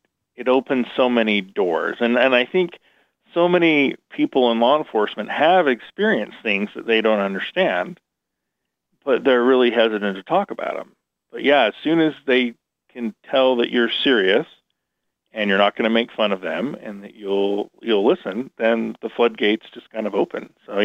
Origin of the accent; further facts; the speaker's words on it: Utah, United States; cause I grew up down in the Salt Lake Valley, and Ogden's 50 miles north of there.